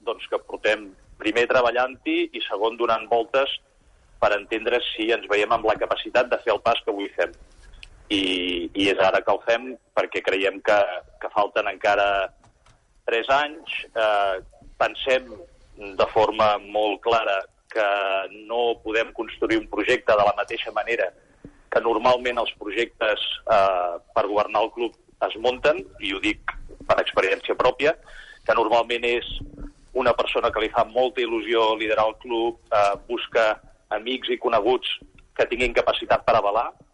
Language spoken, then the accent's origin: Catalan; Granollers, Catalonia, Spain; now in United Arab Emirates; Soc un català de Granollers, 45 anys